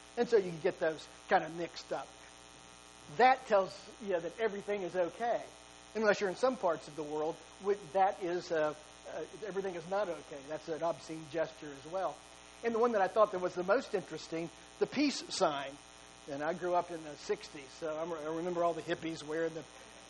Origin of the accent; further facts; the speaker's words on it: Arkansas, United States; Now, I'm from Arkansas, so hook'em horns is an obscene gesture as far as I'm concerned.